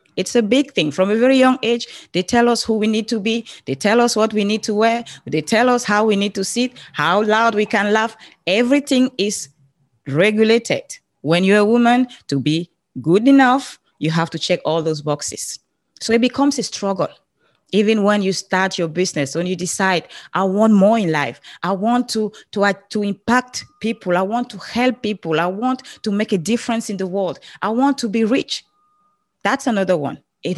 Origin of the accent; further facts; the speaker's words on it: Cameroon; I grew up in Africa. That's why you have this beautiful accent from. I'm from Cameroon.